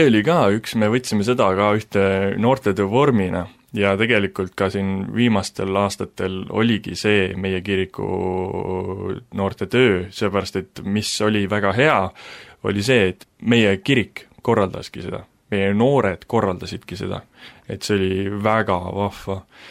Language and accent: Estonian; Tarvastu, Viljandi County, Estonia; ma sündisin üldse Tarvastus, või noh, ma sündisin Viljandis, aga siis elasime Tarvastus. See on siis jah, Viljandist selline äkki mingi 20 minutiline tee.